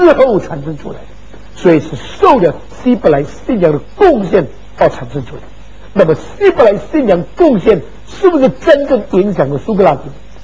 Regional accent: China; 我们中国人认为那一个天是超过一切的，天上的上帝是超过一切的，这个观念存在的

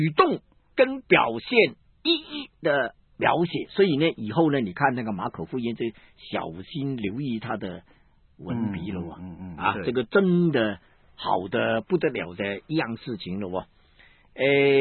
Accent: Guangdong, China; 我们广东人没有总的来说的。

